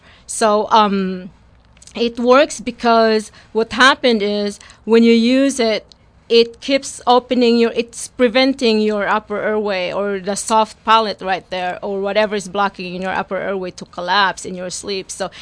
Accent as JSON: {"language": "English", "country": "Philippines", "said": "Like, for example, like myself, I'm from the Philippines"}